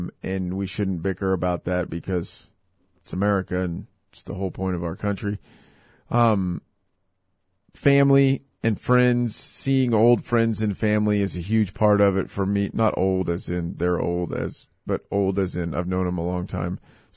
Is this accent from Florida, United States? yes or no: no; Hutchinson, Kansas, United States; My hometown, I really wanted to cover the fact that Hutchinson, Kansas has some great traditions, some great memory-making events.